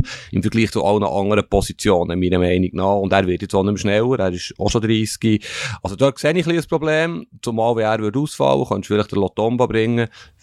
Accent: Switzerland; Er ist uns natürlich näher, uns Deutschschweizer

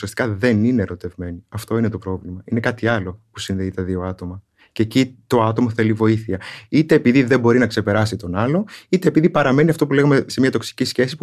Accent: Crete, Greece; Εγώ κατάγομαι από το Ηράκλειο της Κρήτης, από ένα ορεινό χωριό, στο οποίο επιστρέφω πολύ συχνά, όταν μπορώ τουλάχιστον, από τον προφήτη Ηλία. Εκεί συντοπίτης μου είναι ο Πατριάρχης Αλεξανδρίας και Πάσης Αφρικής, Θεόδωρος ο Δεύτερος

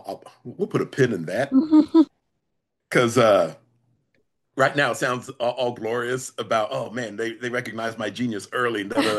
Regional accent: Franklin, Indiana, United States; also born or lived in London, England; So I was actually born in London, and then we moved to America when I was young. I was 6 years old. So I moved from London, England, to that booming metropolis known as Franklin, Indiana.

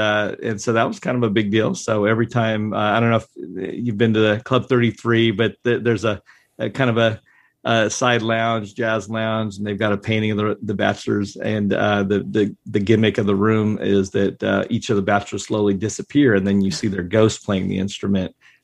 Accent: Germany; because even though I didn't really grow up in Southern California, I grew up in Germany, kind of a military brat.

